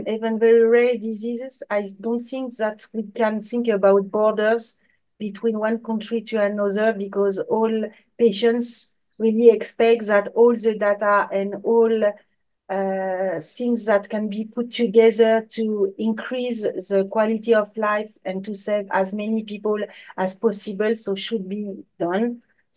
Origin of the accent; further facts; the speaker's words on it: France; So, I'm from France.